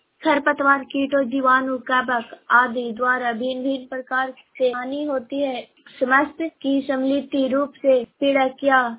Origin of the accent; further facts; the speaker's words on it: Kochra, Bihar, India; कोचरा के रहने वाली हूँ। मैं नालंदा जिले से बोल रही हूँ।